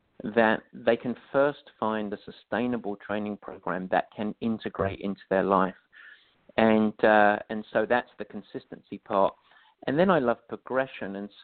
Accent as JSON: {"language": "English", "region": "England", "country": "United Kingdom", "tie": "born or raised there", "moved": "as an adult", "lives_now": "United States", "said": "I'm obviously not from the States, although I've lived here now longer than I spent growing up in England."}